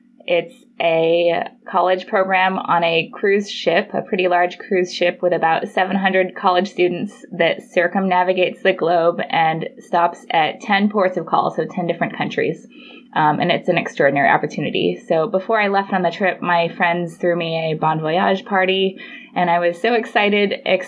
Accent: Colorado, United States; And I'm from Colorado, so I thought being instantly seasick, getting on a ship was normal.

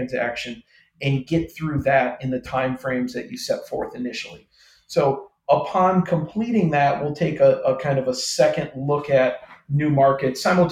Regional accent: New York, United States; you know, my home state of New York and what's going on there.

